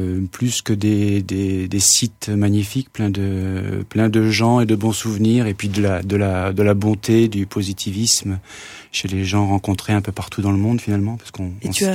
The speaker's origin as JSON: {"language": "French", "region": "Nouvelle-Aquitaine", "country": "France", "tie": "born or raised there", "said": "je suis né là-bas il y a 44 ans et j'ai grandi dans un milieu, tout comme ici, dans un milieu rural et dans une famille d'agriculteurs."}